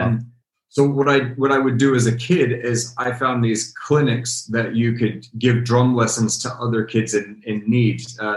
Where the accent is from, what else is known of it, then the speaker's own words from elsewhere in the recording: Denver, Colorado, United States; Oh, so I grew up in Denver, Colorado, like outside of Denver. So I'm a Colorado boy originally, and I would spend my the summers on the farm.